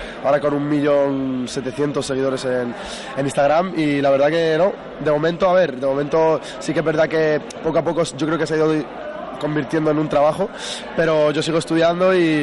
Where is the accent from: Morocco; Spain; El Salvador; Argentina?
Morocco; porque yo soy marroquí y hablo árabe.